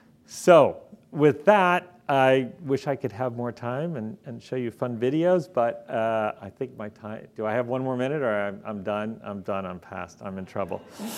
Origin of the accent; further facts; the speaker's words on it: Missouri, United States; So I'm from Missouri originally, and we used to go to this place in the Lake of the Ozarks